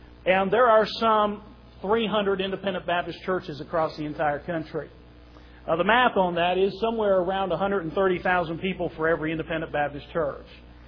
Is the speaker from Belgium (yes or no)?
no; Nova Scotia, Canada; We are Canadians, and we were born and brought up in the Canadian province of Nova Scotia, and by the grace of God, born again in Nova Scotia under the ministry of Chagogan Baptist Church